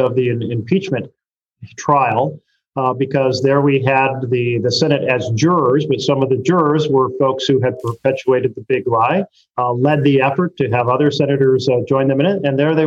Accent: Oregon, United States; growing up in Oregon and thinking about how the different branches of government worked

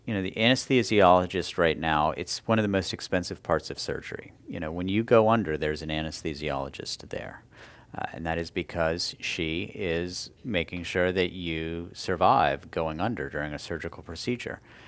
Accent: West Virginia, United States; Look, I grew up in West Virginia, put myself through college in part by working on a beer truck and as a midnight janitor.

